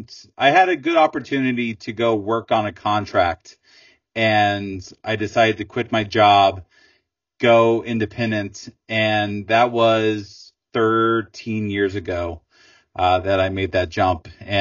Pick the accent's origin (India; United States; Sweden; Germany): United States; Virginia; I'm from Virginia in the States.